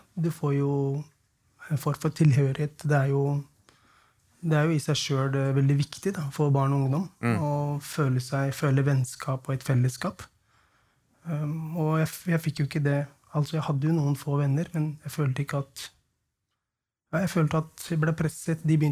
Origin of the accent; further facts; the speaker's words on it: Oslo, Norway; jeg var cirka 7-8 år gammel når vi flyttet til Furuset fra Tøyen.